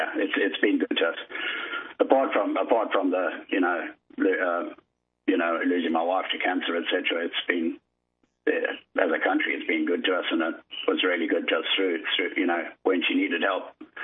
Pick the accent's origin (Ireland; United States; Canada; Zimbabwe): Zimbabwe; accent: Zimbabwean; now in Australia; It's Zimbabwean. I'm from Zimbabwe, which is close to South Africa.